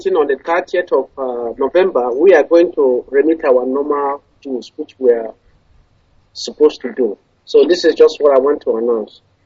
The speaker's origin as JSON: {"language": "English", "town": "Ubuta", "region": "Imo", "country": "Nigeria", "lives_now": "Moscow, Russia", "said": "Formal introduction, I'm from Ubuta in Ubuta local government area of Imo State."}